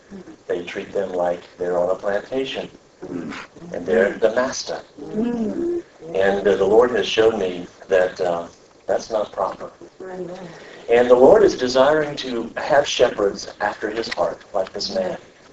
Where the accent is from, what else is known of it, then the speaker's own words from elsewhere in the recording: Kirksville, Missouri, United States; I'm from Kirksville, Missouri. No one knows about Kirksville. Kirksville is far away from everything.